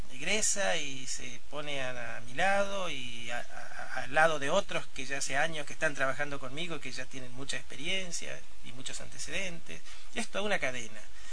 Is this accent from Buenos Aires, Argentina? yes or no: no; Los Pagos, Entre Ríos, Argentina; also born or lived in Concepción del Uruguay; La secundaria la hice en Concepción del Uruguay, Entre Ríos.